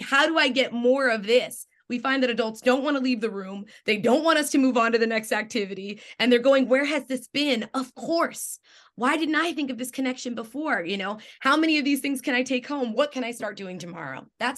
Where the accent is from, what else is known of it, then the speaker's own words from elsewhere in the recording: Germany; now in Brooklyn, United States; I live in Bed-Stuy, right? And I think about my neighbors all the time. I grew up in Germany, surrounded by hills and all, but now I live in Brooklyn